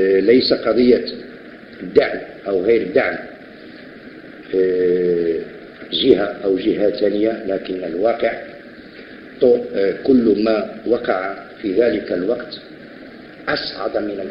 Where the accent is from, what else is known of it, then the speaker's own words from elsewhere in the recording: Morocco; انا مغربي امازيغ ومن احفاد عبد الكريم